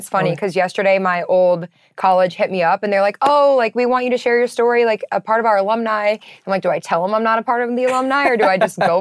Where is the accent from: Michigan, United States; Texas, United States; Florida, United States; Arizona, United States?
Michigan, United States; Yeah, I'm from Michigan.